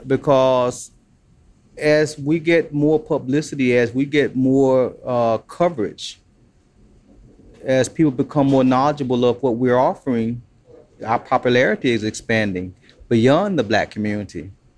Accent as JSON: {"language": "English", "region": "Alabama", "country": "United States", "tie": "born or raised there", "said": "growing up in Alabama, even when I went back to Alabama, there were certain signs and symbols that you knew."}